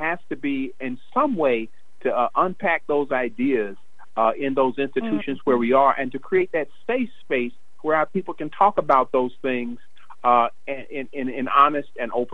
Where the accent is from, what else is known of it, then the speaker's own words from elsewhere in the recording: California, United States; But I think I mentioned my family moved to California right after that. And so I grew up in California.